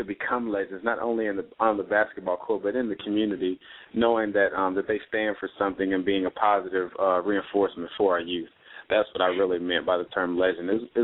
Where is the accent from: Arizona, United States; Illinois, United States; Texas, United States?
Texas, United States; Houston; I grew up in Houston, which is a highly competitive basketball arena